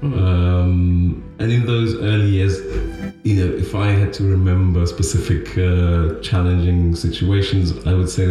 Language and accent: English; South Africa; moved away as an adult; now in Boston, United States; I was born in South Africa. In 1977, I grew up in South Africa all my childhood, having never left the country till I was 18, and then moved to the United States, Boston, Massachusetts, when I was 18.